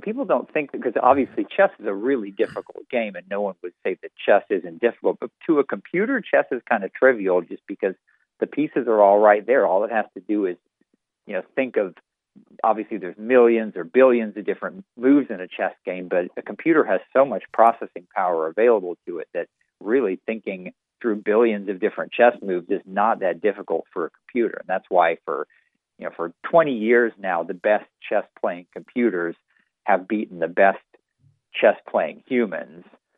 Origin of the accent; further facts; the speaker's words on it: Jacksonville, Florida, United States; also born or lived in Miami / Orlando; now in Gainesville, United States; Yeah, I was born in Jacksonville. I lived there till I was about 10, and now I've lived all over the state. I lived in Miami for a while and Orlando And now I'm right over in Gainesville